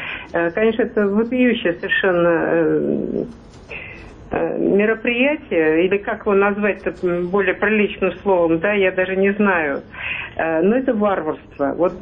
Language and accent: Russian; Moscow, Russia; Я могу реагировать на это как москвичка